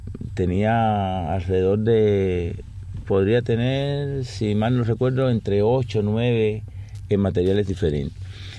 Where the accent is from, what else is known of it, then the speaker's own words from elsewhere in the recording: Cuba; moved away; como ya me fui de Cuba, que era el lugar que lo ata más a uno